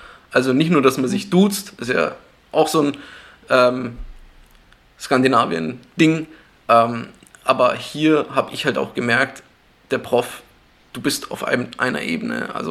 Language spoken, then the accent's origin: German; Munich, Bavaria, Germany; bin 27 Jahre alt, komme ursprünglich aus München